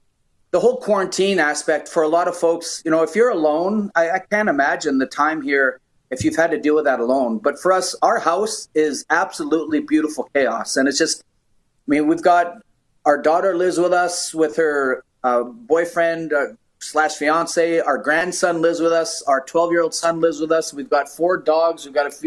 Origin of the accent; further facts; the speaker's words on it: Canada; also born or lived in South Dakota, United States; I just kind of grew up with one of those sort of Canadian, didn't value ourselves enough maybe as a Canadian thing. And then had the opportunity to go to South Dakota for 4 years. And I just came back to Canada.